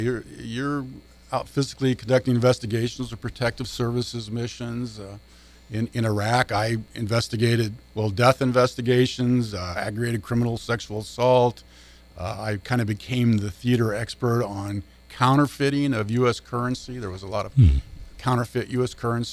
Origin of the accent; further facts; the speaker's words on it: Chester, United States; born and raised in Chester, I joined the United States Marine Corps and spent 6 years active duty in that.